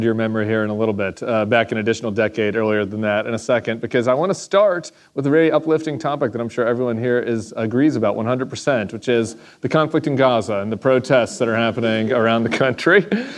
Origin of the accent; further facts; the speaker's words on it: Denver, Colorado, United States; If you want to come make a weekend out of it, my hometown is beautiful in June. All right. It's a Friday. So come hang out with us in Denver.